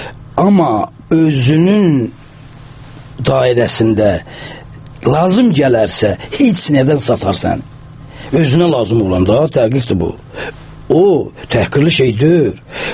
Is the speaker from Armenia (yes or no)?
yes; Armenia; Mənim özüm de Ermənistanlıyam. Ermənin dilini də azdan çoxdan bilirəm mən.